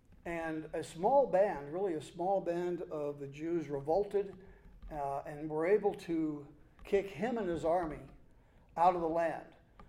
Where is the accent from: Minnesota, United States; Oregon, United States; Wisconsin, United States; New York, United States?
New York, United States; Long Island; When I was growing up on Long Island in New York back in the 50s, we could always tell who was Christian and who was Jewish during the holiday season.